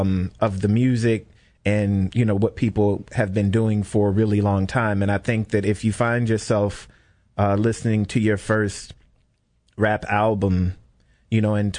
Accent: Illinois, United States; I mean, I'm from Illinois, and you know

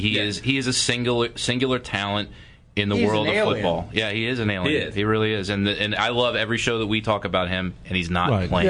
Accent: United States; And England, as an American supporter, England invented this game.

